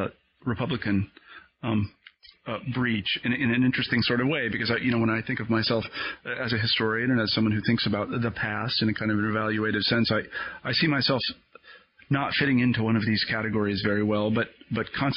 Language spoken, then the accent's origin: English; United States; I have a kind of a natural tendency, as an American, to distrust